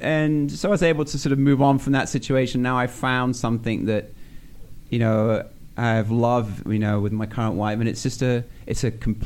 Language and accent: English; England, United Kingdom; accent: English; So it's just my English accent. You get used to it.